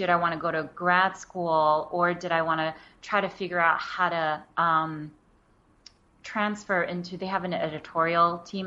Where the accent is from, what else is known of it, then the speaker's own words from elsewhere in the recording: United States; Growing up in the States, going through the school system, speaking English.